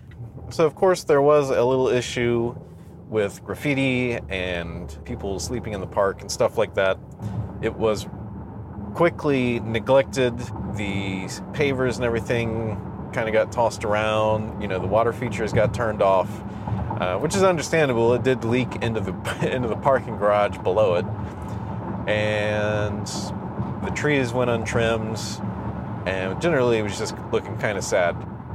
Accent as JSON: {"language": "English", "town": "Plant City", "region": "Florida", "country": "United States", "tie": "born or raised there", "said": "That was basically the only mall in the area close to me growing up in Plant City in the early 80s"}